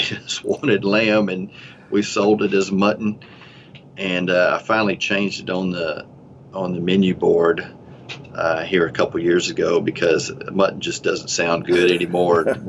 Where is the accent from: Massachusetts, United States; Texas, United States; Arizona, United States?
Texas, United States; Elgin; now in Bastrop, United States; I actually live in Bastrop, and I grew up in Elgin, of course, lived in Elgin my whole life